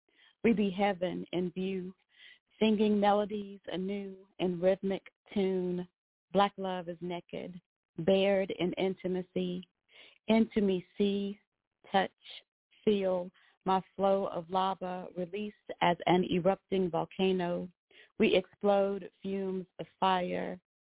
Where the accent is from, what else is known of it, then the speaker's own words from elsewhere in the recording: South Carolina, United States; South Carolina.